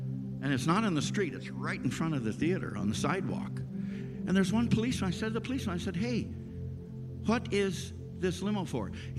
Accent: Tanzania; I grew up in East Africa, in Tanganyika, going to British schools.

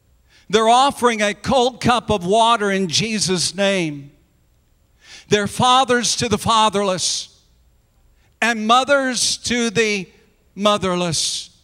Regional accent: South Dakota, United States; Violet and her husband, Oliver, they owned in my hometown of South Dakota. They had a little grocery store.

